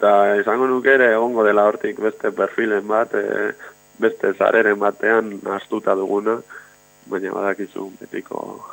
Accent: Maruri, Basque Country, Spain; now in Bermeo, Spain; Bueno, berez ni Bermeon bizi naiz, baina Marurikoa gara, bueno, herri txiki bat Mungia algokoa.

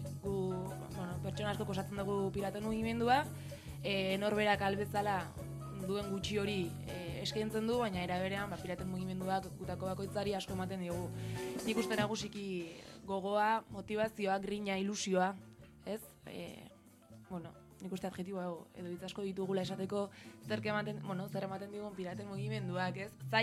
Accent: San Sebastián, Basque Country, Spain; Donostiarrak gara

